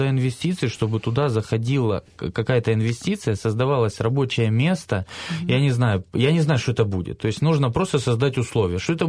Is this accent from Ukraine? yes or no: yes; Donetsk, Donetsk Oblast, Ukraine; Я как дончанин, коренной дончанин